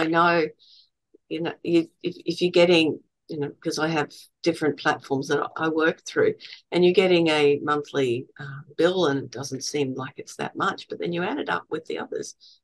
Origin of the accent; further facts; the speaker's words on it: Australia; being an Australian